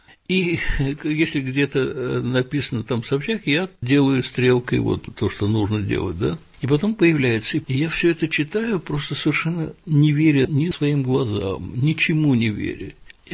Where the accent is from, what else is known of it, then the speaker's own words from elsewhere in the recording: Moscow, Russia; Я родился в Москве, жил в Москве и учился в Москве. Я работал в Москве, хотя очень много ездил. Я был истинный, так сказать, житель большого города и москвич.